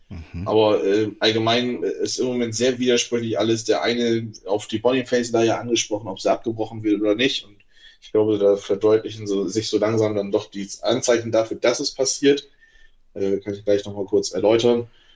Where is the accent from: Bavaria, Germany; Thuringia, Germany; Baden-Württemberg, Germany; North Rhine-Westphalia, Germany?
Bavaria, Germany; Augsburg; Als Augsburger